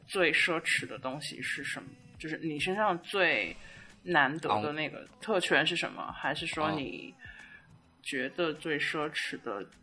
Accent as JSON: {"language": "Chinese", "town": "Nanjing", "region": "Jiangsu", "country": "China", "tie": "born or raised there", "said": "比如说我生在了南京最贵的学区房"}